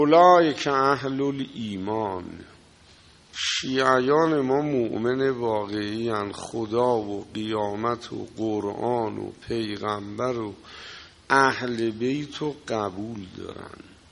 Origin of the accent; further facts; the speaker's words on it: Iran; و من ترکم